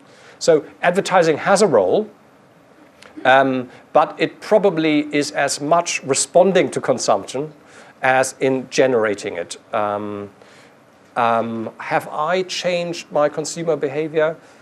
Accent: Hamburg, Germany; I was raised in Hamburg, which mainly has apartment buildings, or villas, if you're lucky, but mostly apartment buildings.

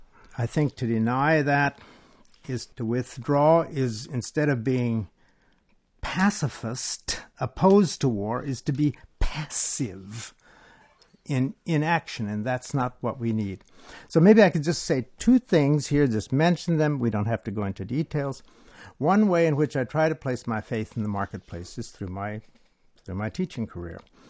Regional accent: United States; yes, I am an American. Yes, there are many things about my country I love.

